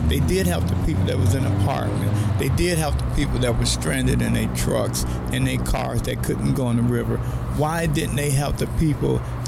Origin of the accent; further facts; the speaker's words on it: Chicago, Illinois, United States; I'm from Chicago. That was a snow breeze to me.